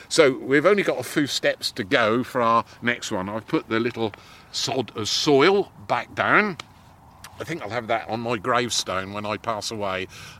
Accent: England, United Kingdom; But being English, we have funny habits in our country.

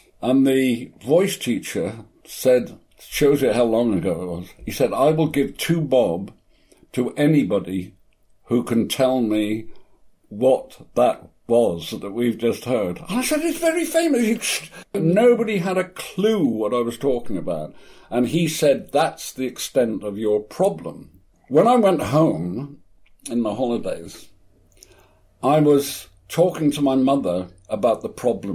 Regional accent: South West England, United Kingdom; accent: Cornish; And because I come from Cornwall, I had a Cornish accent.

